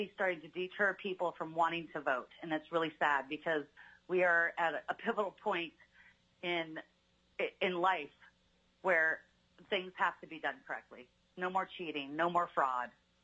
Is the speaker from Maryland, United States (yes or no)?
no; Fairbanks, Alaska, United States; I'm from Fairbanks, Alaska.